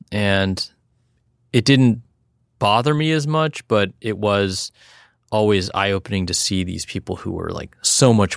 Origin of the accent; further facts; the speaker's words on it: California, United States; And so for me, even growing up in the South Bay, I would always look at Japanese Americans